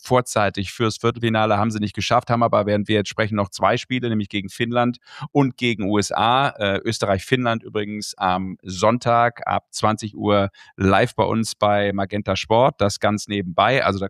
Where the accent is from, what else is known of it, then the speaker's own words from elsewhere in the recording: Düsseldorf, North Rhine-Westphalia, Germany; da bin ich ja als Karnevalist und gebürtiger Düsseldorfer dann sofort im Kostüm zu Hause.